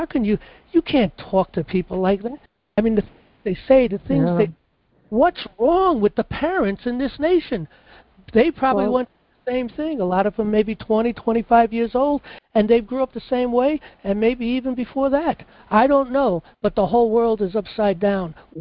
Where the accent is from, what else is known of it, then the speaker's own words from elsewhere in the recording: New York City, New York, United States; You know, when I was a child, I grew up in New York City, okay?